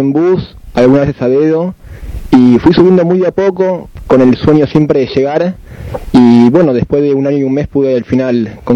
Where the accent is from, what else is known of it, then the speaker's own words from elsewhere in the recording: Buenos Aires, Argentina; born there; En Villa del Parque.